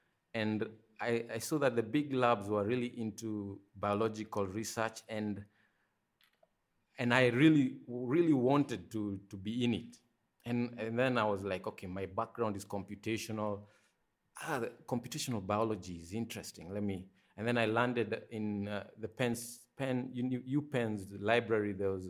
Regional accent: Nairobi, Kenya; moved away as an adult; I was born in Kenya, in Nairobi, so that's, you know, that's where I spent the first maybe 23 years of my life in Nairobi, in Kenya.

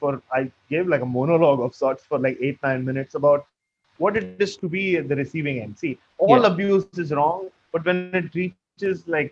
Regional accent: India; As you know, growing up in India, there's a lot of racism.

